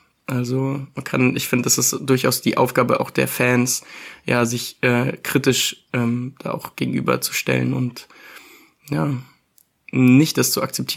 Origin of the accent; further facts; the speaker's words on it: Munich, Bavaria, Germany; born there; da ich gebürtiger Münchner bin